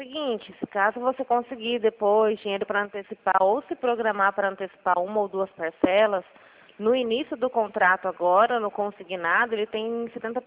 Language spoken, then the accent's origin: Portuguese; Araçatuba, São Paulo, Brazil; Não, eu sou de Araçatuba.